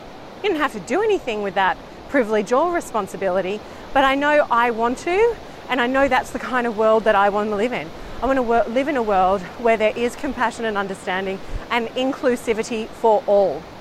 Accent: Melbourne, Victoria, Australia; growing up in Melbourne, I remember just, you know, having

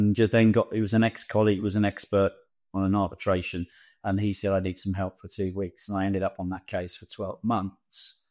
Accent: London, United Kingdom; we very much sort of an Irish Catholic community, second generation Irish sort of. Growing up in London, there wasn't a pot of money to set out.

